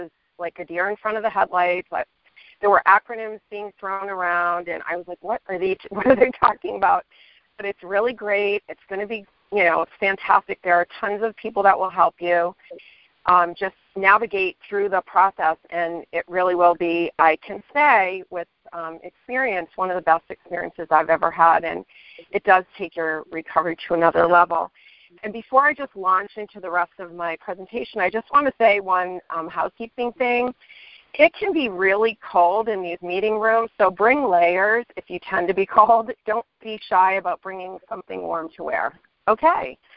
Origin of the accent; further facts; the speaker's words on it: Arizona, United States; I'm a compulsive debtor, and I am from Arizona